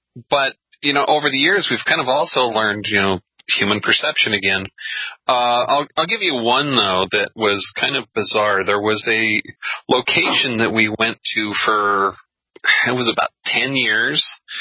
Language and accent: English; United States; Because I'm an American, so...